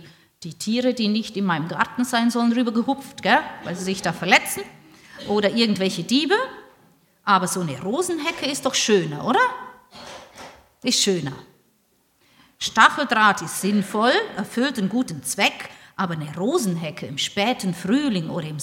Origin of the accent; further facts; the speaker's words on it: Austria; Jetzt in dieser Zeit in meiner alten Heimat in Österreich, ne?